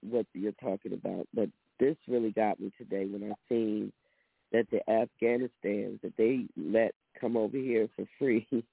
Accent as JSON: {"language": "English", "town": "Buffalo", "region": "New York", "country": "United States", "tie": "born there", "said": "And I was born in America"}